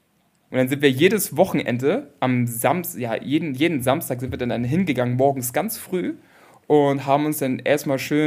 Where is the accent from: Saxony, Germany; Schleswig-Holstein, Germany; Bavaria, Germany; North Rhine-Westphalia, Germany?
Schleswig-Holstein, Germany; Flensburg; also ich komme ja aus Flensburg ursprünglich, das sind 8000 Bewohner.